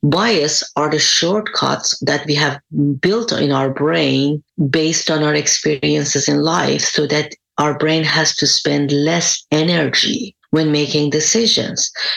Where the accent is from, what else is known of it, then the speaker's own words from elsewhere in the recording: Iran; English is a second language; I'm originally from Iran